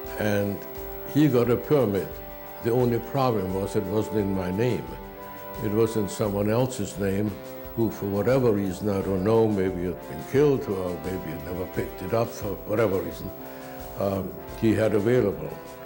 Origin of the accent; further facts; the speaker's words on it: Vienna, Austria; born there; English is a second language; I was born on November 18, 1916 in Vienna.